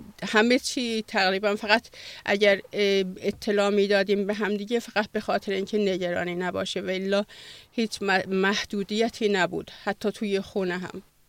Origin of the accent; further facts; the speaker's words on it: Ardabil, Ardabil Province, Iran; now in Denmark; از ایران اومدم. 33 سال پیش ایران رو ترک کردم. 30 سالم هست دانمارک هستم.